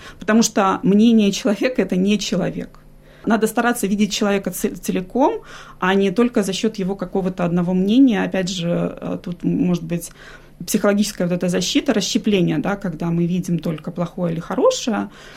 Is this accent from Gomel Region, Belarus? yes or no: no; Minsk, Belarus; now in Australia; Я с семьей переехала из Беларуси, из Минска мы приехали в 2017 году.